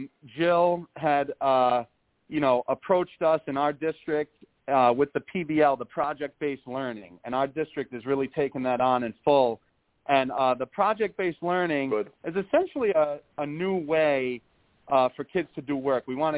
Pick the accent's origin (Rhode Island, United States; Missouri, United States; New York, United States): Rhode Island, United States; Cranston; I've taught at Cranston West, but I've also taught in Providence. I've taught middle school, and this is – Cranston West is my favorite, though, because this is where I went to high school as a kid.